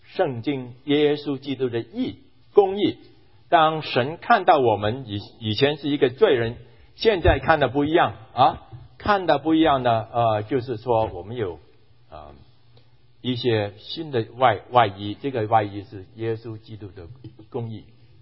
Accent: Hong Kong; 我在香港长大的，所以呢香港人口很多啊

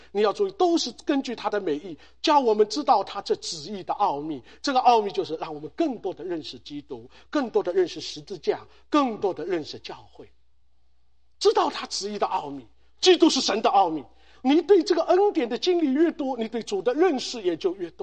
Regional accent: China; 我们中国人毛泽东有一句话，与天斗其乐无穷啊，中国人来就是一个斗的东西，一个斗的文化

